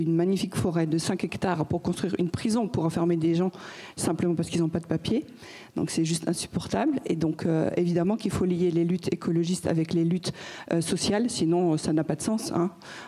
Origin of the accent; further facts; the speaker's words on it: Nantes, Pays de la Loire, France; Je suis une Nantaise et en cours d'installation dans le Lot.